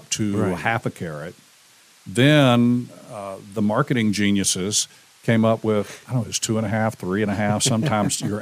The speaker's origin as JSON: {"language": "English", "region": "Florida", "country": "United States", "tie": "born or raised there", "said": "Originally born and raised in Florida."}